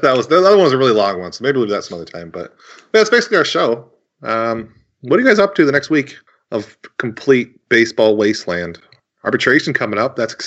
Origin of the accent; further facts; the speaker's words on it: New York, United States; There's three of you from Chicago. I'm from New York, and then just random people scattered over.